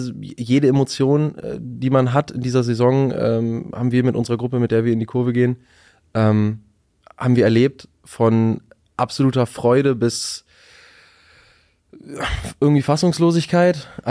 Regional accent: Hamburg, Germany; born there; now in Braunschweig, Germany; Zwar komme ich gebürtig nicht von hier, ich bin in Hamburg geboren und wohne jetzt auch erst irgendwie 10, 11 Jahre in Braunschweig

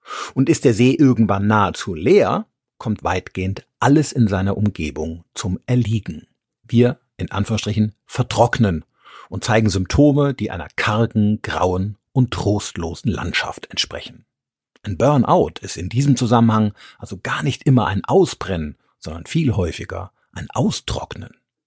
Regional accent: Rhineland-Palatinate, Germany; Der schöne Wiesensee beispielsweise in meiner Heimat im Westerwald wäre ein sehr, sehr gutes Beispiel hierfür.

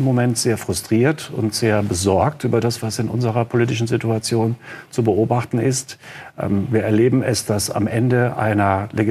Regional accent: Siegen, North Rhine-Westphalia, Germany; Mein Vater hatte sein Gehaltskonto bei der Sparkasse in Siegen, wo ich aufgewachsen bin.

